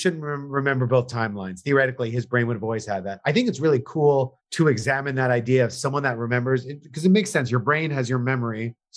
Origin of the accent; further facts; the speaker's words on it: New York, United States; I've got to admit, I'm from New York, and I found the overdone New York accents a little bit distracting.